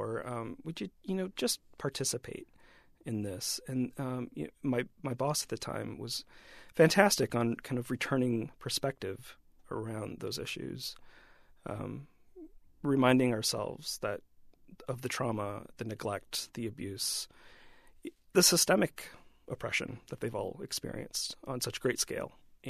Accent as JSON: {"language": "English", "region": "Iowa", "country": "United States", "also_born_or_lived": "New York", "moved": "as an adult", "said": "I came from Iowa and was in New York for about 3 years by the time I took this position."}